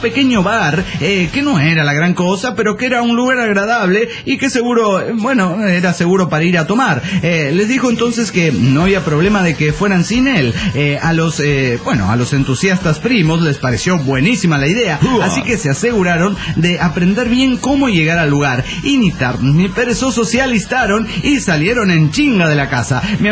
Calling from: Coacalco, State of Mexico, Mexico; Hola, ¿cómo están, amigos? … de Coacalco, Edomex.

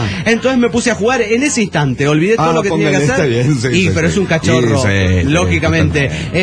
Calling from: Lima, Peru; de Lima, Perú.

